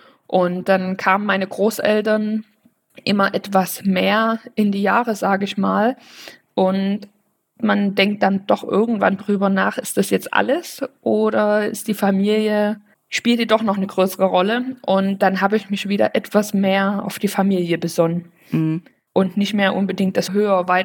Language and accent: German; Flöha, Saxony, Germany; Ich komme gebürtig aus der Nähe von Chemnitz, aus Flöha, falls dem einen oder anderen das kleine Örtchen etwas sagt. Und wollte gern nach Dresden oder Leipzig. Und damals ist es Dresden bzw. Radebeul geworden.